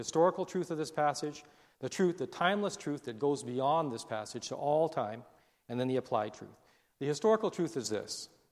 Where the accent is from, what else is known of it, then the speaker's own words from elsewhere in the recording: Hawaii, United States; you know it speaks to me, you know, since I'm from Hawaii.